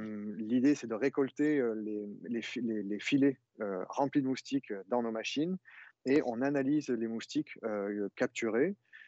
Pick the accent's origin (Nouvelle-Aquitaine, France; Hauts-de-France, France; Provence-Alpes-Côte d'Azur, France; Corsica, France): Provence-Alpes-Côte d'Azur, France; Arles; Je suis né à Arles avec mon associé Simon Lillaman. D'ailleurs, nous sommes nés à Arles tous les deux, et nous avons grandi avec les moustiques